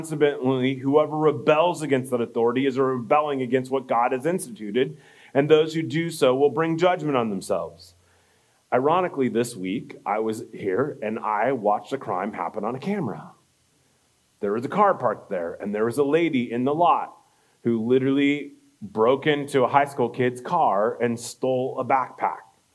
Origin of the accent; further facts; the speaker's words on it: United States; I'm an American, after all, and I have rights.